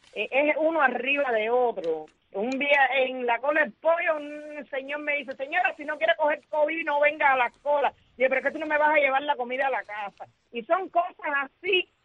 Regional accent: Cuba; Te voy a hablar como cubana y parte de este pueblo.

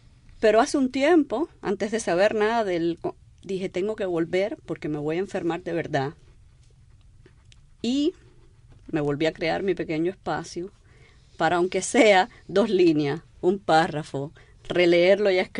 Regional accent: Cuba; moved away; Cuando salí de Cuba, entre las poquitas cosas que me pude llevar, me llevé todo lo que había escrito

